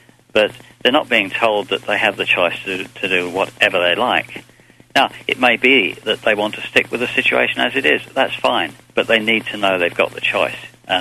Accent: England, United Kingdom; Now, I'm an outsider. You can tell by my accent. I'm an Englishman

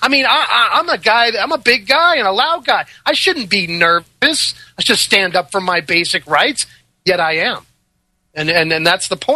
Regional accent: United States; growing up in America in public schooling and private schooling

